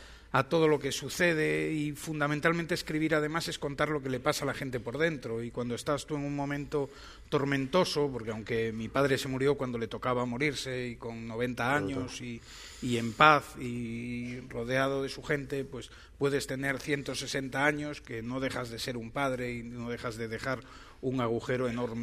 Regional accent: Vigo, Galicia, Spain; now in Madrid, Spain; yo soy de Vigo, pero vivo en Madrid desde hace muchos años

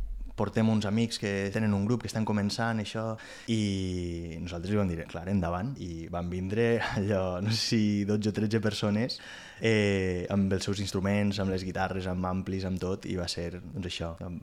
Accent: Alfafara, Valencian Community, Spain; Jo soc d'Alfafara. Alfafara, sí

